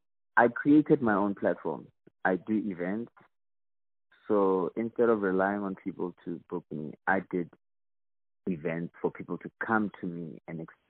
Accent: Soweto, Gauteng, South Africa; I'm born and bred in Soweto, Pimville.

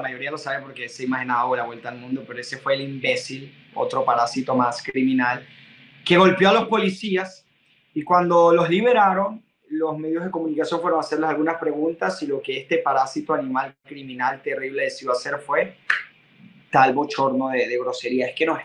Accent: Venezuela; Soy venezolano, no me vayan a decir que soy antivenezolano o racista.

